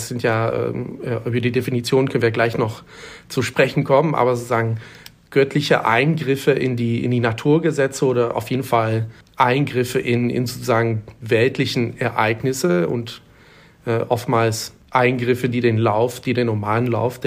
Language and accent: German; Netherlands; German is a second language; now in Hamburg, Germany; Spricht sich so aus, weil ich eigentlich aus den Niederlanden komme, oder nicht eigentlich, sondern ich komme aus den Niederlanden